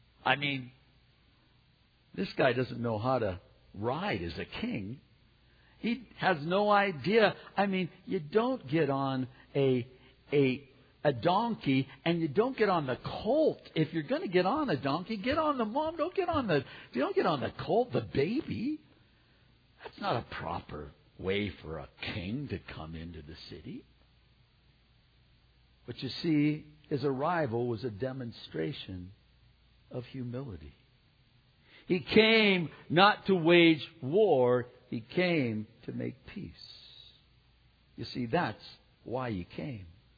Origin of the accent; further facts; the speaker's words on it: Fontana, California, United States; I had a friend who had a chicken coop when I was growing up in North Fontana, in Rialto, there out in the Wash area.